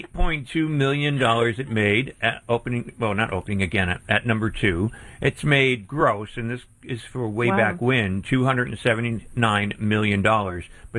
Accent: Scranton, Pennsylvania, United States; Kayla and I grew up in the Scranton area, which is like just a few miles down the road.

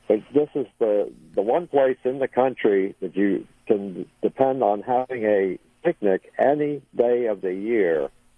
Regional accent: Maryland, United States; also born or lived in Washington, D.C.; now in San Diego, United States; Well, I was born in Washington, D.C., and raised and educated all through Maryland, including college.

